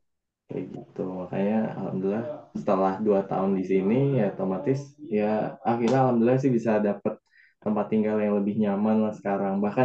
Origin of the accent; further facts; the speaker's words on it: Indonesia; hampir mirip-mirip sama kota asal aku di Indo